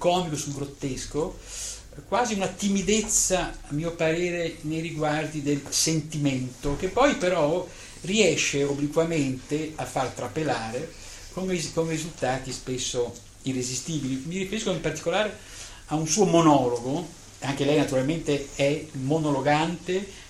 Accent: Venice, Veneto, Italy; di recente però anche nella mia terra, nel Veneto, a Padova.

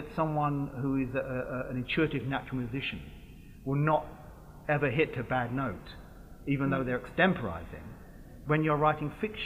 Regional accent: Birmingham, West Midlands, United Kingdom; I don't want to set my novel in a real Birmingham, which is my hometown

